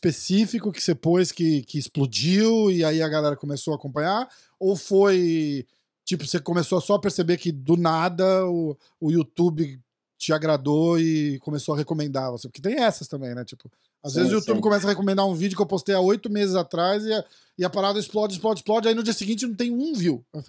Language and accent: Portuguese; São Paulo, Brazil; Eu sou de São Paulo também.